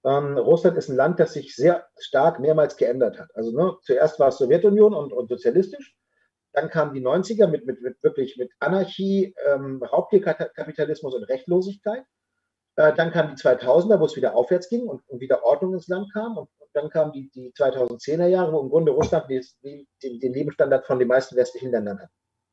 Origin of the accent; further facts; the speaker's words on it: Northern Germany, Germany; Also wie gesagt, ich komme aus Norddeutschland.